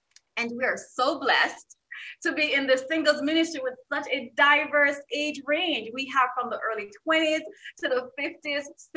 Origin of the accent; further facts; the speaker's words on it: Jamaica; So growing up in Jamaica, I wasn't raised in a traditional household.